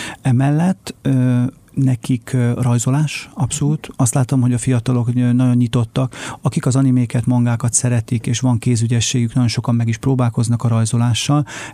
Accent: Hungary; És ez magyarként, vagy olyanként, aki örült volna, hogyha a meghatározott időn belül megkapja a szükséges információkat

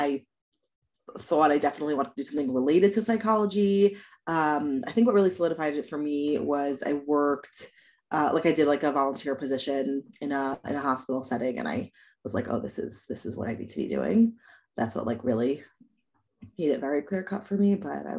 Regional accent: Queens, New York, United States; moved away as an adult; now in Israel; I'm from Queens, New York, born and bred.

